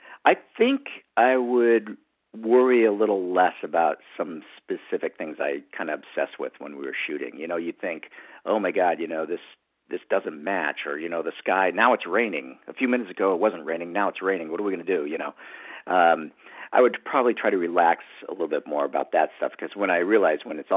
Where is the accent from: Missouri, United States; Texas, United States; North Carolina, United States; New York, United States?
New York, United States; Buffalo; and I'm from Buffalo, New York